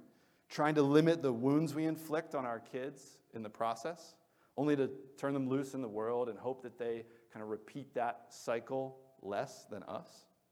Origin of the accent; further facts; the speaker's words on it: Lancaster, Pennsylvania, United States; It's real near where Bonnie and I grew up in Lancaster.